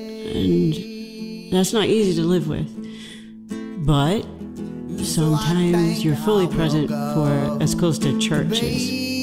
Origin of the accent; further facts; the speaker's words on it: Georgia, United States; Yeah, and I'm from Georgia, like Vic